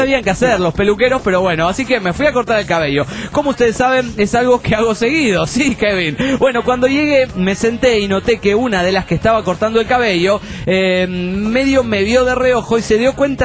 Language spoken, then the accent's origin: Spanish; El Salvador; Yo le dije, soy del Salvador, cuna de valientes. Y ella dice, yo pensaba que de Puerto Rico.